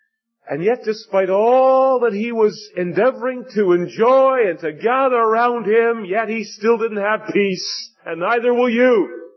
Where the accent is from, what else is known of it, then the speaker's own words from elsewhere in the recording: Leamington, Ontario, Canada; I was called to take a funeral in my hometown of Leamington, Ontario.